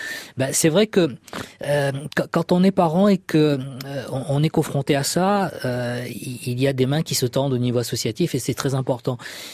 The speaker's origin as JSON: {"language": "French", "region": "Réunion", "country": "France", "said": "Je suis de La Réunion, donc c'est effectivement loin."}